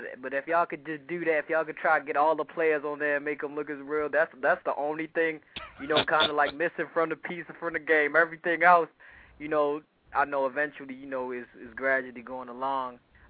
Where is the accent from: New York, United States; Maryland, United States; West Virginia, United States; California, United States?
Maryland, United States; Baltimore; I'm from Baltimore, so you know it's all day long.